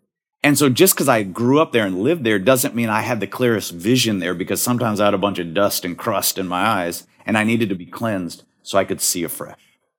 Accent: Texas, United States; I grew up in West Texas, and sometimes the entire sky would be brown with dirt.

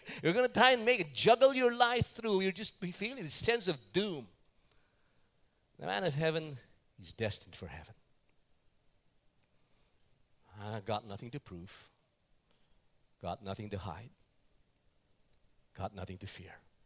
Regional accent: New York, United States; I'm seeing Tim and Tina here, we're from New York.

